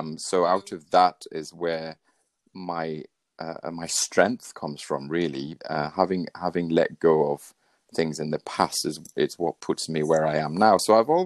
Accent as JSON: {"language": "English", "region": "Wales", "country": "United Kingdom", "tie": "born there", "said": "I was born in North Wales. I studied in Wales at the University of Wales."}